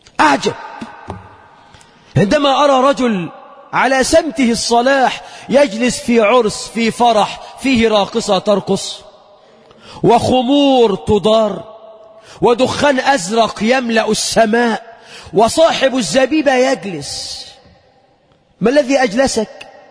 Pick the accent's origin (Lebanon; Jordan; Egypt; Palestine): Egypt; اللهم اجعل بلدنا مصر خير البلاد، واجعل شعبها خير العباد